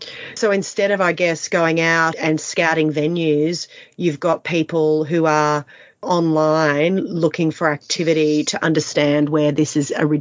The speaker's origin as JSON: {"language": "English", "country": "Australia", "said": "Feel as an Australian that when things happen like the bushfires, Australians are so generous"}